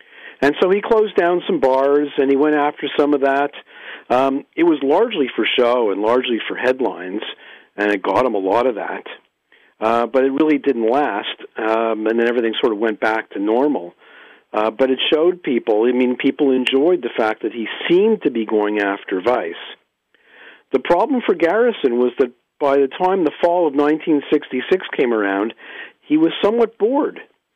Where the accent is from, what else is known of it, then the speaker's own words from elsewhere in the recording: Montreal, Quebec, Canada; I'm from Montreal.